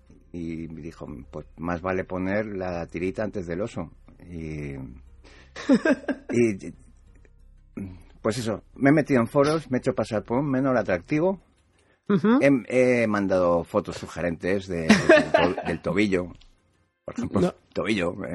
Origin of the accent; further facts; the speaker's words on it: Spain; que a mí me orgullece como español